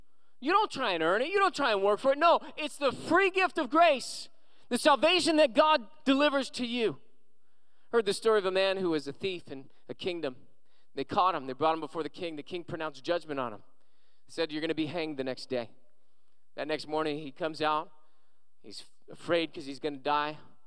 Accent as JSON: {"language": "English", "town": "Moreno Valley", "region": "California", "country": "United States", "tie": "born or raised there", "also_born_or_lived": "Riverside, United States", "said": "No, I was born in Riverside Hospital and grew up in Moreno Valley with some of the people from San Bernardino who say it's ghetto."}